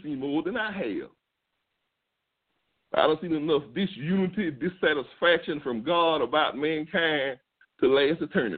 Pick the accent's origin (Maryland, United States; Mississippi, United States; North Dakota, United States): Mississippi, United States; born there; I was born in Mississippi in 1953 in the Deep South.